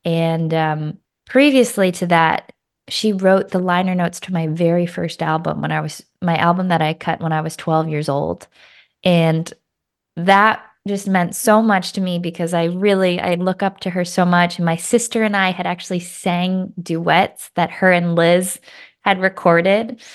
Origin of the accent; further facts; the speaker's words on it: Boston, Massachusetts, United States; And growing up in Boston, like, Sculler's Jazz Club was the spot, you know